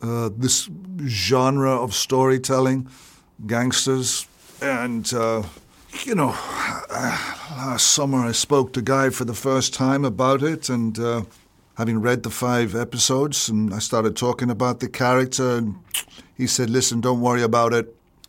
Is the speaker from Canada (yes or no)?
no; Ireland; accent: Irish; now in California, United States; And my Irish accent has kind of dissipated into the mist of time there somewhat, California and everything.